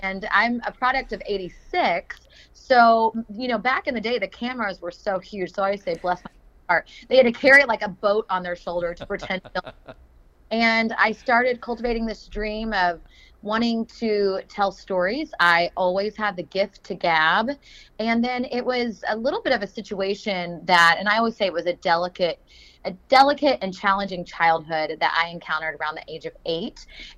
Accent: Oklahoma, United States; Yeah, so I am originally from Oklahoma. I was a small town little kid

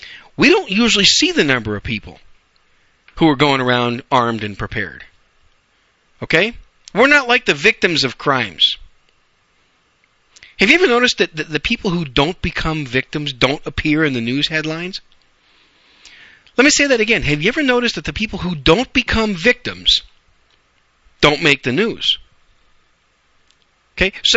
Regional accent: Wisconsin, United States; now in Arizona, United States; Wisconsin, my home state, and the Great Republic of Illinois.

